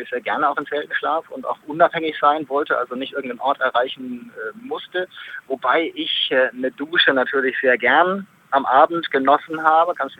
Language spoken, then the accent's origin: German; Hanau, Hesse, Germany; also in Hanau, meiner Heimatstadt, losgeradelt und dann 5-6 Tage durch die Flusstäler bis nach Bremerhaven.